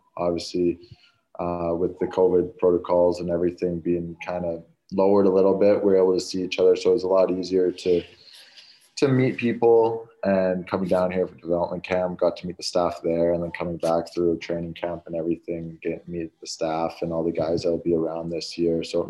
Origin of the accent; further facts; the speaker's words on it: North Vancouver, British Columbia, Canada; Obviously, growing up, you're just outside of the city, but you still kind of have that big city feel